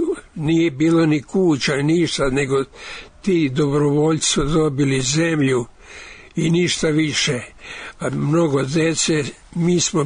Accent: Vojvodina, Serbia; also born or lived in Lika, Croatia; i onda iz Like došli smo u Banat. U Banatu smo odrasli. Nas je bilo devetero dece, sedam braće i dve sestre. U selu Miletićevo, to je bio onda srez Jaša Tomić

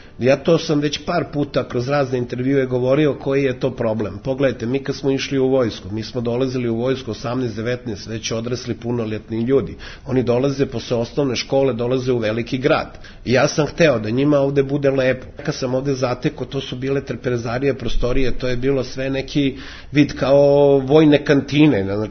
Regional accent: Belgrade, City of Belgrade, Serbia; ja sam rođen u Beogradu, školovao se u Beogradu i roditelj sam

